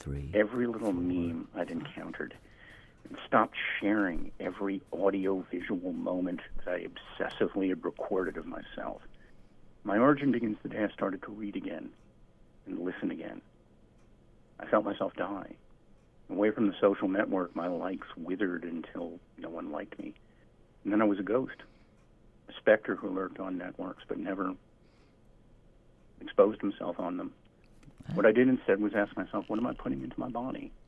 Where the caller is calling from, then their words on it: Beverly, Massachusetts, United States; I love listening to WFMU. I'm calling from Beverly, Massachusetts.